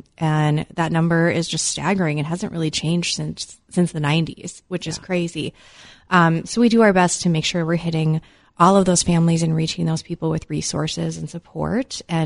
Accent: Fargo, North Dakota, United States; I'm from the Fargo area.

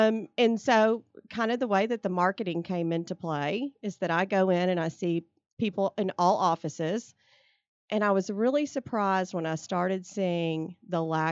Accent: Lexington, United States; when you're growing up in Lexington with a grandmother with some strong Southern values

